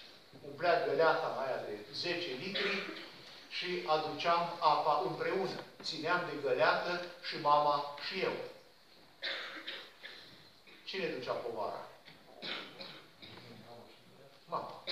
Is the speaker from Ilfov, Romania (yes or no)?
no; Cluj-Napoca, Cluj County, Romania; Eu m-am născut și am crescut la Cluj. Și dacă ați fost careva pe la Cluj, este Muzeul Satului și noi am locuit de la Muzeul Satului mai în jos. Era la marginea orașului